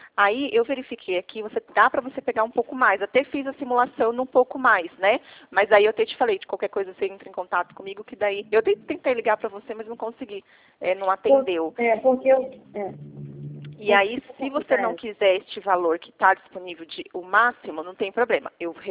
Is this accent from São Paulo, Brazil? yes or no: yes; Atibaia, São Paulo, Brazil; Não sou, sou de Atibaia, São Paulo.